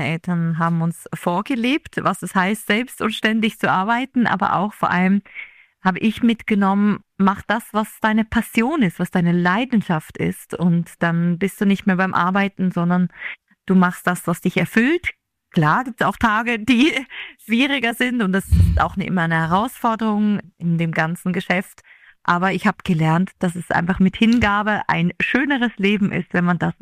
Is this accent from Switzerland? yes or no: yes; Switzerland; so als Schweizerin